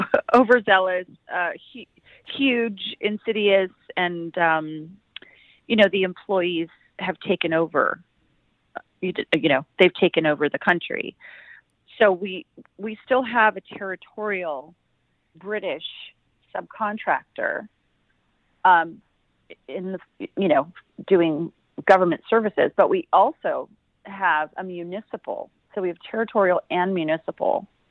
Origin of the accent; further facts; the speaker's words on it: California, United States; so for me, I would be considered a Californian and an American, right?